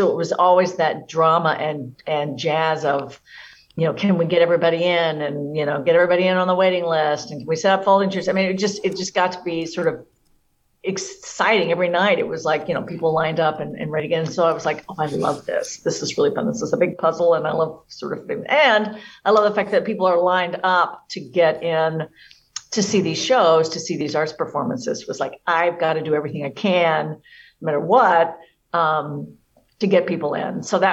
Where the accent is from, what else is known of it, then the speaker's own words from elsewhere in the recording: Arkansas, United States; accent: Southern; So I am not a native Midwesterner. I was born and raised in Arkansas. of all places. And so a Southerner actually by birth. I've managed to sort of work that dialect out of my speech since then.